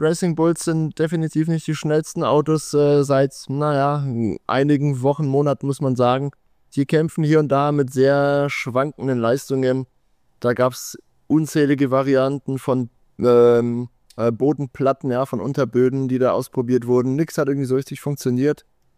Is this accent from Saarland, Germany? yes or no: no; Bavaria, Germany; wie man bei uns in Franken sagt.